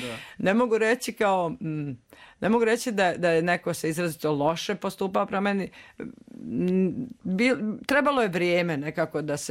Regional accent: Dalmatia, Croatia; moved away; Ja jako brzo pričam i sada, kad sam došla iz Dalmacije

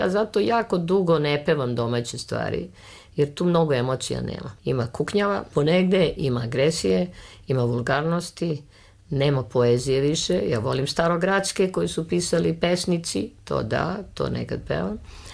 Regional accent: Belgrade, Serbia; ja se najviše osjećam ne kao Srpkinja ili Beograđanka, ja se osjećam kao zemljanin, kao stanovnik planete Zemlje.

